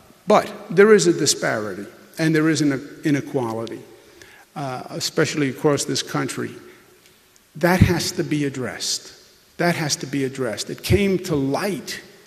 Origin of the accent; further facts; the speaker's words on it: Queens, New York, United States; I'm a child of an outer borough. I'm from Queens. Queens, Brooklyn, Bronx, Staten Island, Those are the outer boroughs.